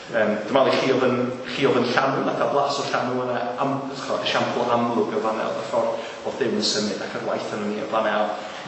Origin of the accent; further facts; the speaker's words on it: Bala, Wales, United Kingdom; nes i symud lawr i'r Bala wedyn. So dyna lle dwi'n deitha pobol, dwi o'r Bala, chos dyna lle dwi'n tyfu fyny go iawn. A ie, tyfu fyny yn yr Bala, ie.